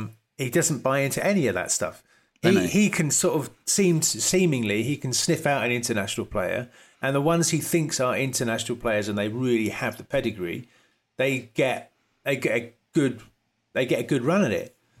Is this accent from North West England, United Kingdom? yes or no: no; Ealing, London, United Kingdom; Also, I grew up in Ealing.